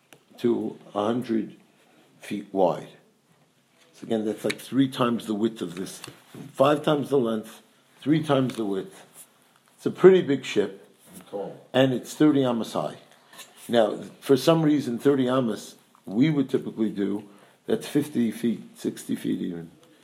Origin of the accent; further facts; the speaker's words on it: Bronx, New York, United States; I come from the Bronx. I'm spoiled, you know.